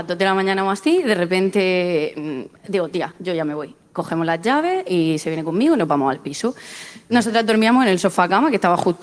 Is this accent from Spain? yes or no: yes; Alcantarilla, Region of Murcia, Spain; Bueno, de Alcantarilla.